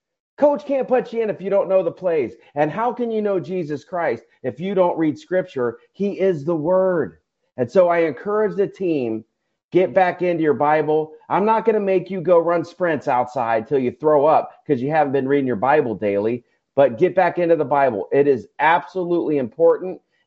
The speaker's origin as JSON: {"language": "English", "region": "Ohio", "country": "United States", "said": "I'm proud to be from Ohio, but I'm also an American."}